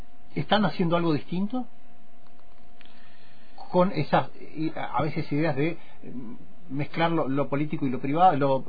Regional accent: Patagonia, Argentina; Pasa que tenemos un sello muy fuerte argentino, ¿no? El argento por ahí no nos termina arrastrando también a los patagónicos.

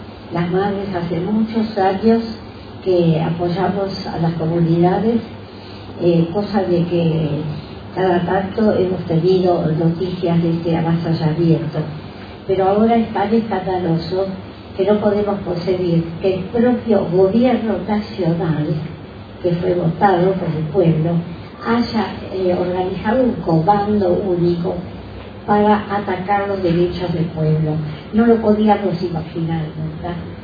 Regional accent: Argentina; me causó mucha vergüenza como argentina

